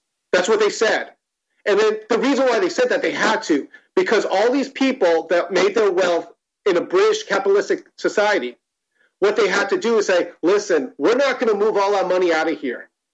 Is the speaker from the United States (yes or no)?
yes; United States; First of all, I am Chinese American. My mom is from Hong Kong and my dad's from mainland China.